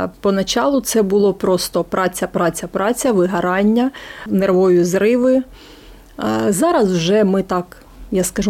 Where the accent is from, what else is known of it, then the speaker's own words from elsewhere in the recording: Kharkiv Oblast, Ukraine; Харківська область.